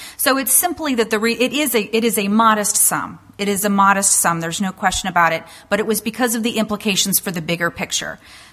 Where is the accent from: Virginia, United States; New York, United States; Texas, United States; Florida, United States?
Virginia, United States; Roanoke; Good afternoon. … from Roanoke, Virginia.